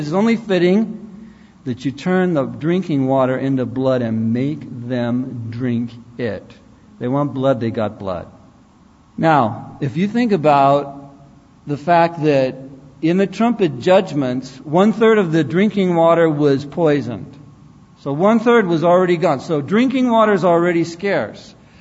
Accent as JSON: {"language": "English", "region": "California", "country": "United States", "said": "It's like, I'm from California. I've been in the sun."}